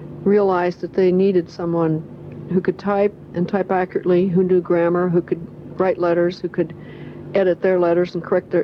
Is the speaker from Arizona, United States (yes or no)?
yes; Tucson, Arizona, United States; also born or lived in Yuma / Parker; now in Alaska, United States; Yuma and Parker when the Parker Dam was being built, and but mostly in Tucson. When I came to Alaska, I came here from Tucson.